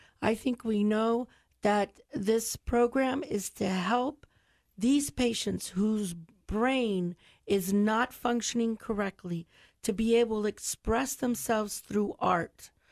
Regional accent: Florida, United States; I grew up here in Charlotte County. I remember we had the highest density of people over the age of 65.

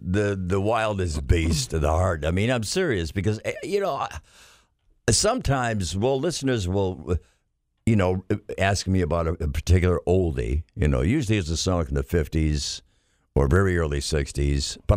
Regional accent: Chicago, Illinois, United States; it takes me back to Augusta, Georgia, my first taste of the South, because I'm originally from Chicago.

